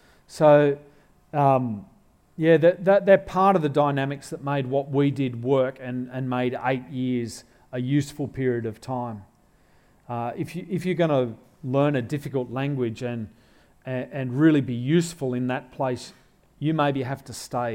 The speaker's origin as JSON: {"language": "English", "country": "Australia", "said": "And we as Australian Christians have different gifts and resources."}